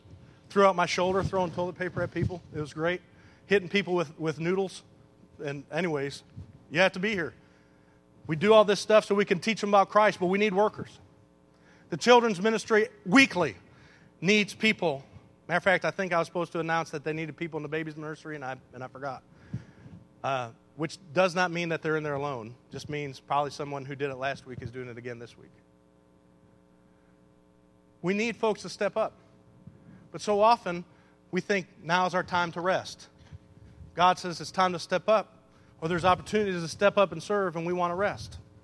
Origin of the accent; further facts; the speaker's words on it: Michigan, United States; My kids grew up in Mississippi. I grew up in Michigan making tunnels in the snow.